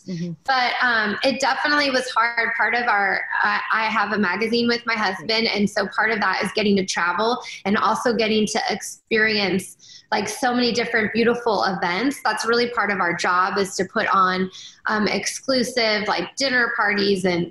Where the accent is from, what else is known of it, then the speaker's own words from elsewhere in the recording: Canada; I'm actually from Canada.